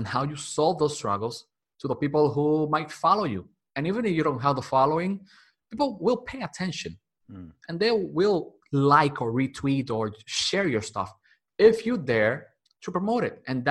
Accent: Dominican Republic; I was born and raised here in the Dominican Republic

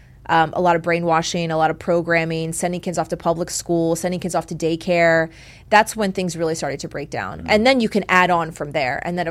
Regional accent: Georgia, United States; I grew up in South Georgia outside Savannah in a very small town with one stoplight, like 10 churches anywhere.

